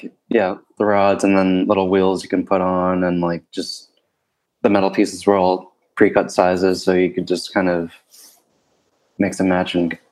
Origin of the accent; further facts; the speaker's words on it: Connecticut, United States; born there; They moved here before. I was born in Connecticut.